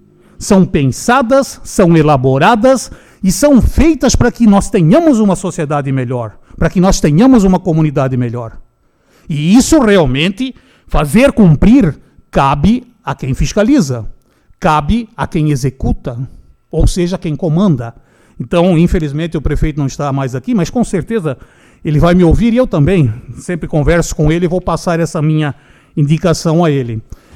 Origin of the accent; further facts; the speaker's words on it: Curitiba, Paraná, Brazil; born there; Muitos sabem que eu sou nascido em Curitiba, sou nascido no Paraná e minha família praticamente toda mora lá ainda